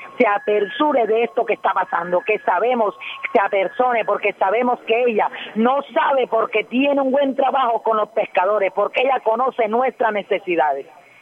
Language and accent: Spanish; Malambo, Atlántico, Colombia; Soy del municipio de Malambo